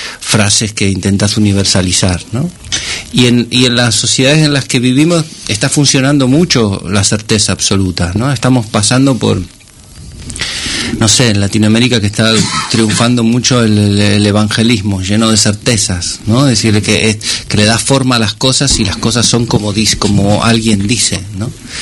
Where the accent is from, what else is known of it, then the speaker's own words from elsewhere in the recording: Argentina; Porque de donde vengo, más allá de que sea que es una cultura muy muy mezclada, porque siempre se dice que los argentinos venimos de los barcos